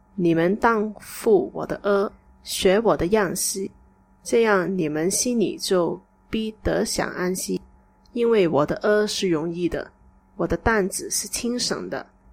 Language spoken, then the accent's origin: Chinese; Malaysia; 当时我是在马来西亚我的家乡里面过农历新年